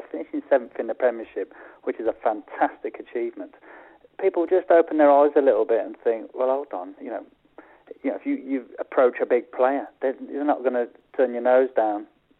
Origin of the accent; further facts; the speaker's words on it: England, United Kingdom; As an English player, you kind of know how difficult it is because it's there, it's in your face all the time.